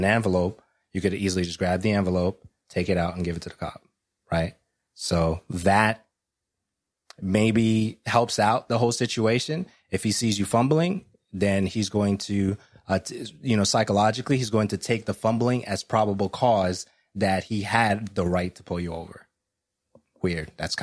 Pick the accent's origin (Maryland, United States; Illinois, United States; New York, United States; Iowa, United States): New York, United States; Brooklyn; I've seen them, you know, growing up in Brooklyn, and we're trying to make sure that, you know, you understand them